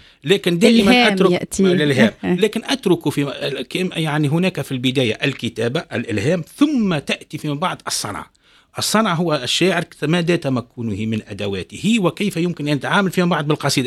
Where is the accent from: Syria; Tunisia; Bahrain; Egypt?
Tunisia; Kairouan, Kairouan Governorate; حينما عرف أني من القيروان وأن … هو الذي درسه يعني لأنه جدي كان أستاذ فرنسية